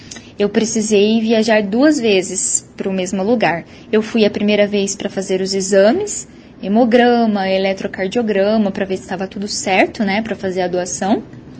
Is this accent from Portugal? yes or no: no; Umuarama, Paraná, Brazil; Hemocentro de Umuarama, que é a minha cidade natal